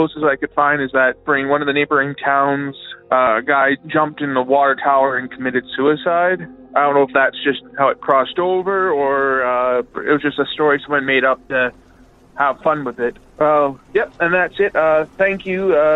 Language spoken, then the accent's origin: English; Estevan, Saskatchewan, Canada; I'm from Estevan, Saskatchewan, Canada.